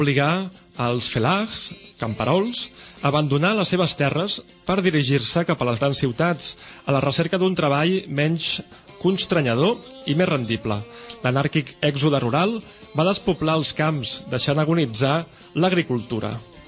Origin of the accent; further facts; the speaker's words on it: Tébessa, Tébessa Province, Algeria; now in France; Soc originari d'Atbesa, l'antiga Tveste. La meva família i els meus avantpassats sempre hi han viscut aquí. És una regió que abans vivia principalment de l'agricultura.